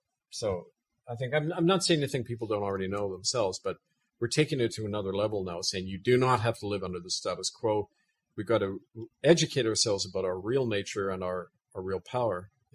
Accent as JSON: {"language": "English", "town": "Winnipeg", "region": "Manitoba", "country": "Canada", "tie": "born or raised there"}